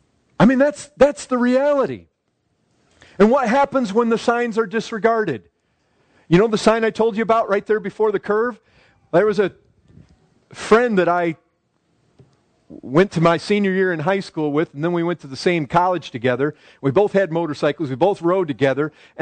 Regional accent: Michigan, United States; I remember close to by where I grew up in Michigan, there was a sign that warned of a sharp curve ahead.

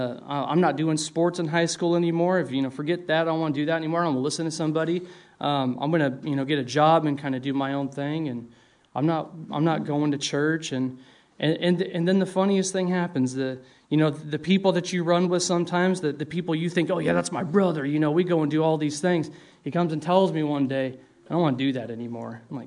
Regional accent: Las Vegas, Nevada, United States; I grew up in Las Vegas, of all places, in a Orthodox Lutheran church. I know that's kind of weird.

